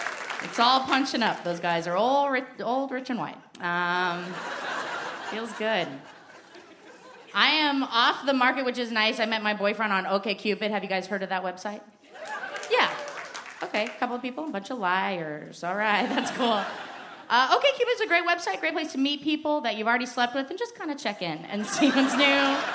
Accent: Portland, Oregon, United States; I'm from Portland, Oregon. Anybody else from Portland, Oregon?

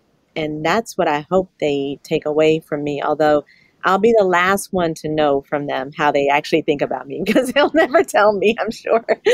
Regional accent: Atlanta, Georgia, United States; they're mainly women that I grew up with in Atlanta.

